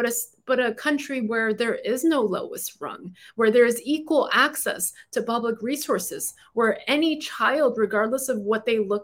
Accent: Brooklyn, New York, United States; I'm a litigator. I'm from Brooklyn. I'm loud.

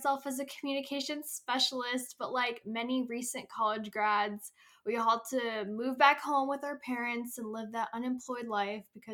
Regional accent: California, United States; I'm 23 years old. I'm born and raised in California

